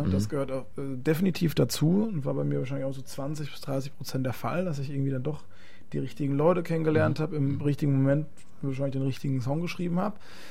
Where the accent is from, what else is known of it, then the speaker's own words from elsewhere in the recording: Southern Germany, Germany; Nee, ich komme ja aus dem Süden, ne? Süddeutscher bin ich ja.